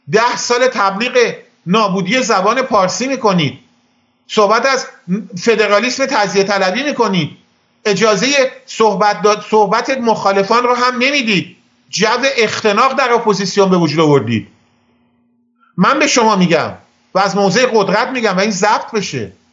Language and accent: Persian; Iran; منی که جد آبادم آذری بوده، طبق تعریف شما آذری نیستم، چون من اول ایرانی هستم.